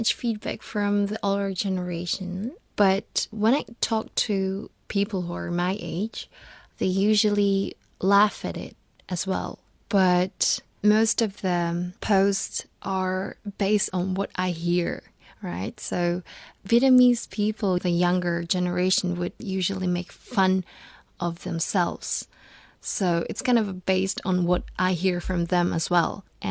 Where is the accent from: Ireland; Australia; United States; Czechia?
Czechia; I grew up in the Czech family. I lived in the Czech family for 7 years, and it was a very nice time when I had a very nice Czech childhood. But on the other hand, my parents didn't expect me to forget my Vietnamese roots that quickly.